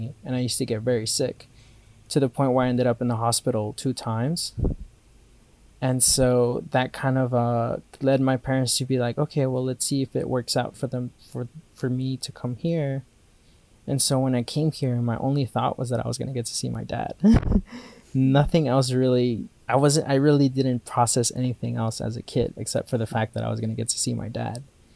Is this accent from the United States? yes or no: no; Guatemala; English is a second language; moved away; Like, I didn't speak much English. I used to fail English, actually. In Guatemala, I had English classes, and it used to be my worst course.